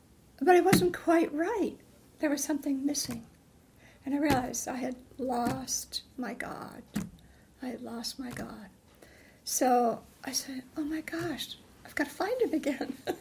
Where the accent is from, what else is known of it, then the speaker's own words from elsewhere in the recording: Boston, Massachusetts, United States; I said, oh, I'm from Boston. Everyone's out to change the world.